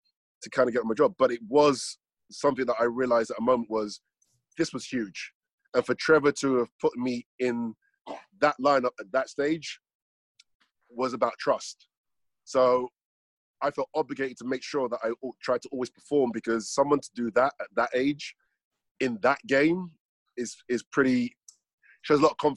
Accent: London, United Kingdom; because I was from London

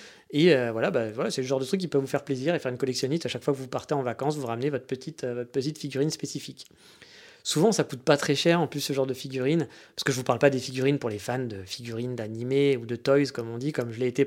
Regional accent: France; chez nous en France

